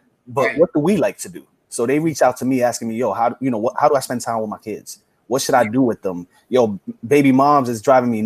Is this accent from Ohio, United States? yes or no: no; Bronx, New York, United States; Like I grew up in the hood. Like I grew up in the South Bronx, the crack epidemic.